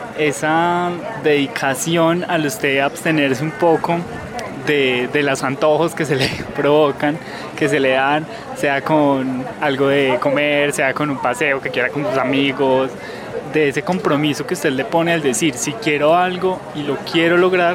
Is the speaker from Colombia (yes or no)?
yes; Filandia, Quindío, Colombia; soy del municipio de Finlandia.